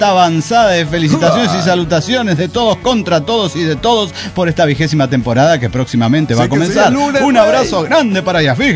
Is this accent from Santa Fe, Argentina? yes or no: yes; Santa Fe, Argentina; now in Córdoba, Argentina; no me hagan acento cordobés porque yo soy de Santa Fe, ya lo saben.